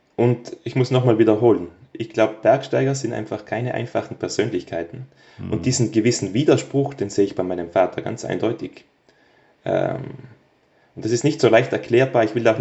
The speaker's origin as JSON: {"language": "German", "region": "Trentino-Alto Adige", "country": "Italy"}